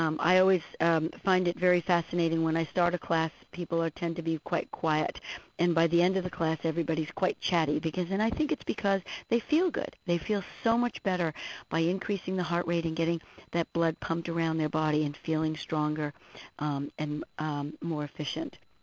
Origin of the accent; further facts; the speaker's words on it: Northeast, United States; Say, well, I'm from the Northeast here, and the weather has been pretty dreadful